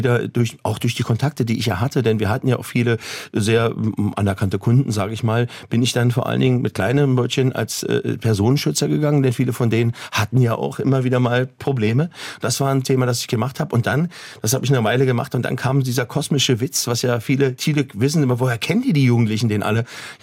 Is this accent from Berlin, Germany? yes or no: yes; Berlin, Germany; ich komme aus Berlin-Neukölln. Und das heißt, wir haben dort auch einen ziemlich hohen Migrationshintergrund.